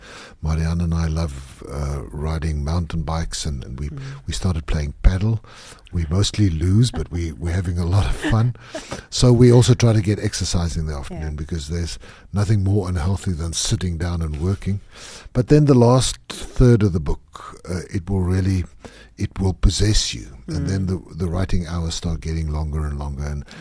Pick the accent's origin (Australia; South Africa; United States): South Africa; Klerksdorp, North West; I grew up in Klerksdorp in what is today the Northwest Province, in a mining town where there were no writers